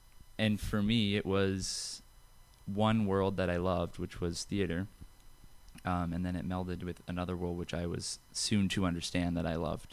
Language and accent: English; Sarnia, Ontario, Canada; I grew up in Sarnia